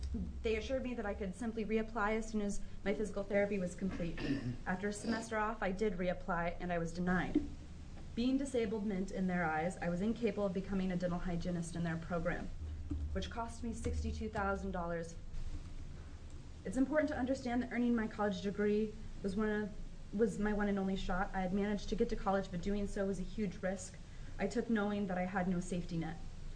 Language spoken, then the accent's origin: English; Coos Bay, Oregon, United States; I'm from Coos Bay.